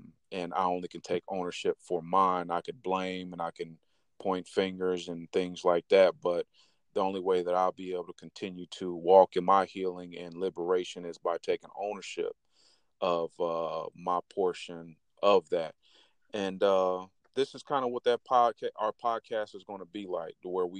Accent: Fort Wayne, Indiana, United States; born and raised in Fort Wayne, Indiana. Grew up on the south side of Fort Wayne, Euclid and Pontiac.

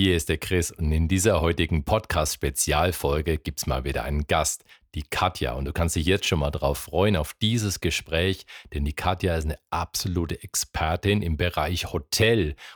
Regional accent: Bamberg, Bavaria, Germany; accent: Franconian; now in Bayreuth, Germany; bei uns in der Gegend ist es gefühlt so, dass alle 5 Meter gibt es einen neuen Dialekt. Also es ist wirklich so, dass wir, ich bin ja Bamberger und lebe in Bayreuth, das ist nur 70 Kilometer entfernt

